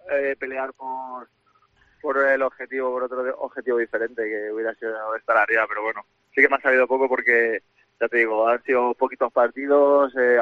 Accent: Petrer, Valencian Community, Spain; ahora estoy no estoy de Alicante, estoy de Ella Petrer, que es un pueblo que está cerca de Alicante

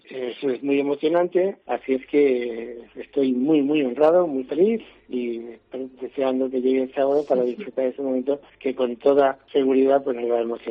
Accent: Campo de Criptana, Castilla-La Mancha, Spain; Yo no creo que mi pueblo sea el mejor. Es el mío, lo quiero, lo amo y me ha criado además de Castilla-La Mancha y de mi pueblo en concreto, Campo de Quintana.

